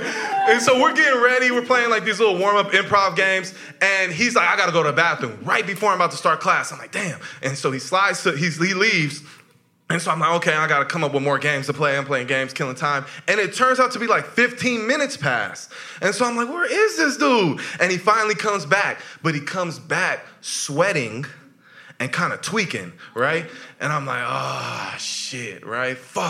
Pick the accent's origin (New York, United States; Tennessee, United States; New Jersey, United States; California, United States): California, United States; San Francisco; I'm born and raised in San Francisco, by the way.